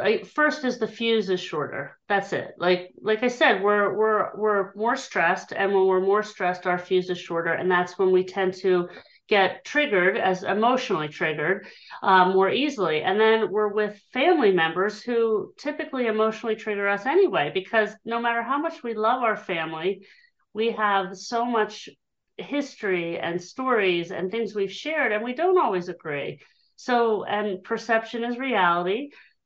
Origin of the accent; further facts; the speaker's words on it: Hershey, Pennsylvania, United States; Well, I'm speaking from the Philadelphia area in Pennsylvania, and I am originally from Hershey, Pennsylvania. So I just headed a little more east to land, but so I've always lived in PA.